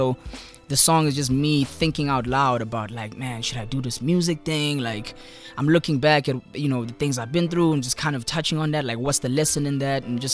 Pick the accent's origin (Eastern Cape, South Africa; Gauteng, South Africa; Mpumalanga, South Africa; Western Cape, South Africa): Gauteng, South Africa; Spruitview; Ah, man, I'm from Spraydview. In the east of Johannesburg.